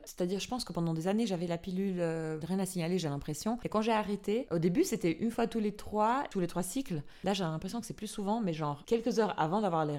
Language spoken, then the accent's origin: French; Albania; French is a second language; j'ai eu un flashback en discutant avec vous de quand j'étais petite en Albanie